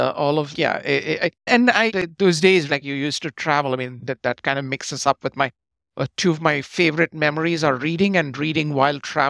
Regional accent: Chennai, Tamil Nadu, India; that's because we grew up in that neighborhood. We grew up in Gopalapuram, where those two schools are.

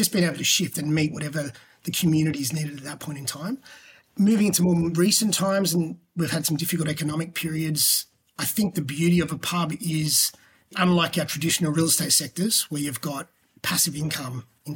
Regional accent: Australia; growing up in Australia, who doesn't love a pub?

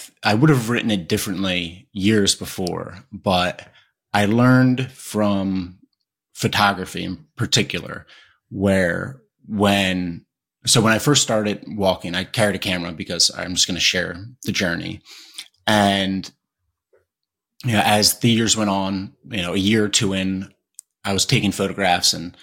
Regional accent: Philadelphia, Pennsylvania, United States; And whenever I'm back in Philly, like I'm from Philly, but I go back to Philly

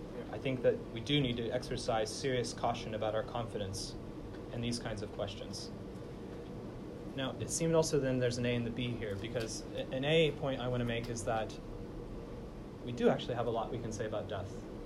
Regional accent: United States; I mean, I'm an American, but I haven't lived here for a long time.

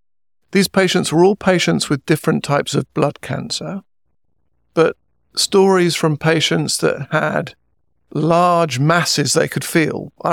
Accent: United Kingdom; I grew up in the UK.

